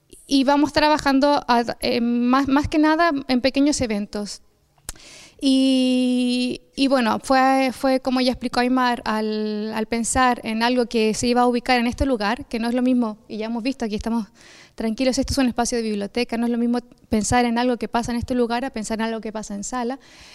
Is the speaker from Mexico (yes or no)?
no; Chile; now in Barcelona, Spain; Nancy y yo somos chilenas y hay mares vasco de origen